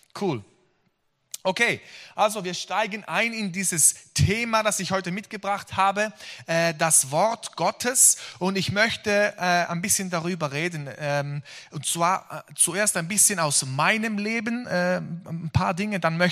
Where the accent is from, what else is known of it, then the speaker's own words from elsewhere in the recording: Switzerland; ich komme aus der Schweiz.